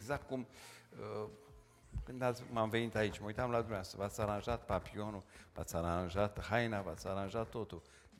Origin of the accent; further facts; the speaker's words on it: Brașov, Brașov County, Romania; m-a duseseră și pe mine, în fine, ca brașovean